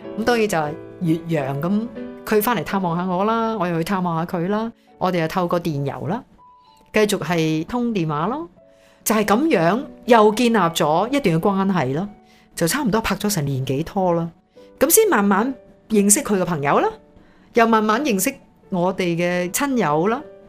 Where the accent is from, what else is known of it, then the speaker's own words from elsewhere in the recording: Hong Kong; 唔舍得作为一个香港人喺个社会咁动荡嘅时候，自己好似做逃兵走咗